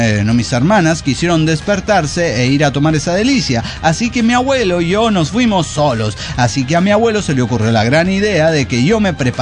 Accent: Cochabamba, Bolivia; de Cochabamba, Bolivia.

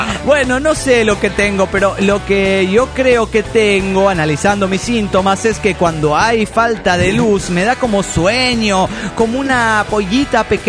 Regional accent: Guadalajara, Jalisco, Mexico; de Guadalajara, Jalisco, México.

